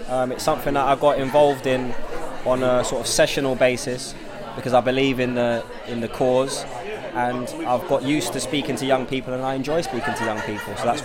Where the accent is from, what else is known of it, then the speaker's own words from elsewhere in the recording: London, United Kingdom; born there; I was born in London.